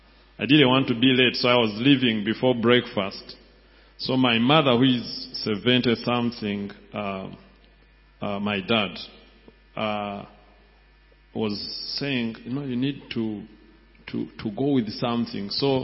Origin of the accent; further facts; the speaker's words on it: Uganda; and I'm from Uganda.